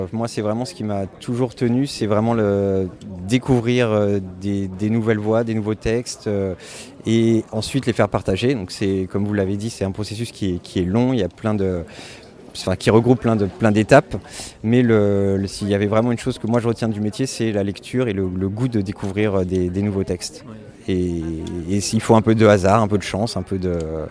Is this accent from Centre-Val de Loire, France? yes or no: yes; Centre-Val de Loire, France; now in Caen, France; Alors, je suis d'un village à côté d'Orléans, en Beauce. Et maintenant, la maison d'édition et moi-même sommes à Caen, en Normandie, depuis quelques années.